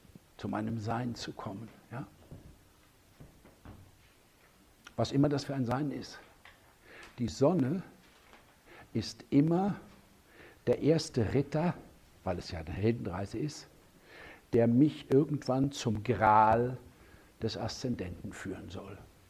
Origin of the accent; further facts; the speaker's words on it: West Germany, Germany; Jetzt erzähle ich euch als Westdeutscher eure einheimischen Mythen.